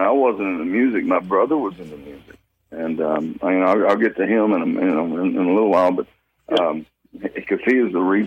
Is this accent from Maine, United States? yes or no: no; Monroe, Louisiana, United States; I was born in West Monroe, or actually Monroe, Louisiana. That's my hometown.